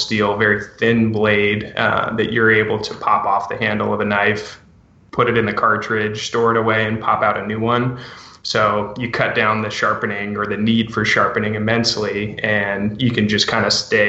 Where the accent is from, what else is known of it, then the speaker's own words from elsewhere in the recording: East Coast, United States; now in Oregon, United States; So I grew up on the East Coast. Been hunting whitetail and turkey my whole life.